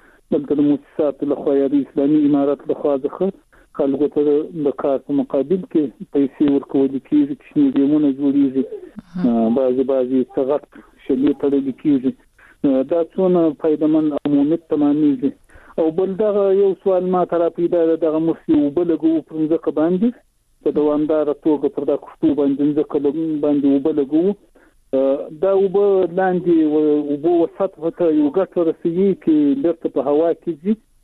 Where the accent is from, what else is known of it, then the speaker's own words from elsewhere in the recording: Shajoy, Zabul, Afghanistan; د زابل ولایت شاجیل ولسوالۍ.